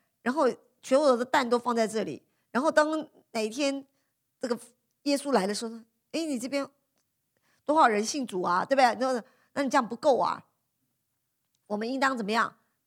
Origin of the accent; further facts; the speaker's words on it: China; 我们中国人常常的观念就是，我只要守城就好了